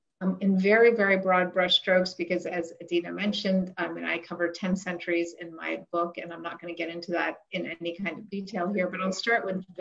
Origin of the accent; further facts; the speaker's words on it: New York City, New York, United States; I grew up in New York City.